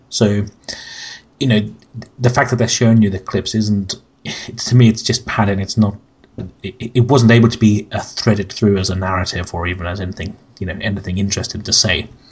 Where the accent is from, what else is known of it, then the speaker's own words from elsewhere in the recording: London, United Kingdom; from London